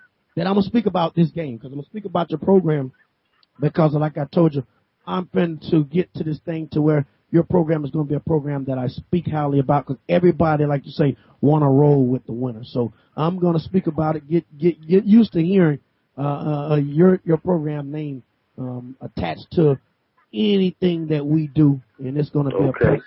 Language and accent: English; Florida, United States; now in Lawrence, United States; I'm from Florida, but I play ball in Lawrence, Kansas. I play for the University of Kansas.